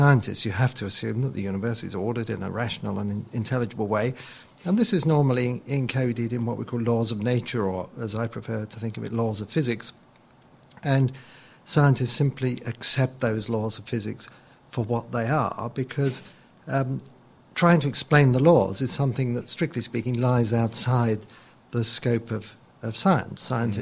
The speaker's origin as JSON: {"language": "English", "region": "London", "country": "United Kingdom", "tie": "born or raised there", "said": "I grew up in North London in the austere post-war years where there wasn't a lot of fun going on."}